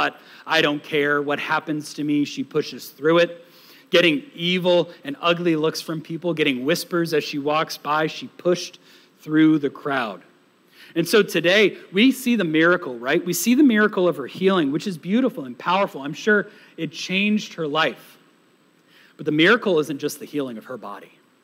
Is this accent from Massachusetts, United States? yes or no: yes; Boston, Massachusetts, United States; I was raised in Boston, Massachusetts